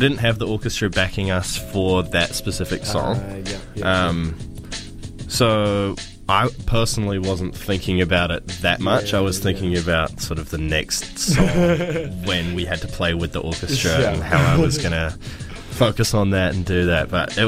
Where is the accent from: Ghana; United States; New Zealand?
New Zealand; Dunedin, Otago; we grew up in Dunedin, we're surrounded by the most pristine nature that you could possibly see